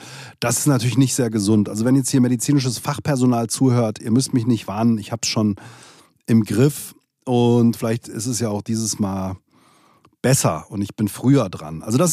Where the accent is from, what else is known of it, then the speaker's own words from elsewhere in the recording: Offenbach, Hesse, Germany; born there; ich bin selbst in Offenbach geboren